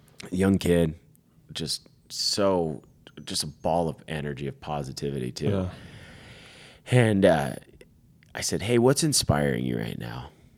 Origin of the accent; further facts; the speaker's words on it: Vermont, United States; You know, I'm originally from Vermont, and so ways to get me tied back into Vermont are super important to me.